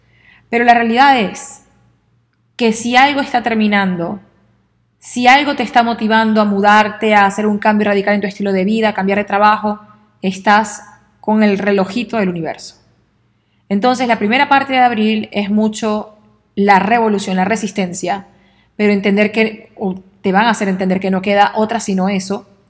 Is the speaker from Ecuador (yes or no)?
no; Venezuela; En mi país, Venezuela, mi abuela siempre me decía algo que tenía que ver con esto